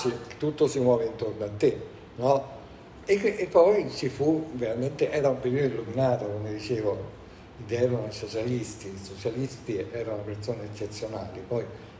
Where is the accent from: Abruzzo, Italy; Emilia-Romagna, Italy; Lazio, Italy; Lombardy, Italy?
Lazio, Italy; Rome; Io sono romano.